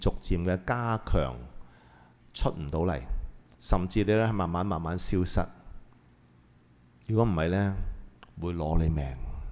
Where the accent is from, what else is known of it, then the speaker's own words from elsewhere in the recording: Hong Kong; 我哋香港人講叫咩啊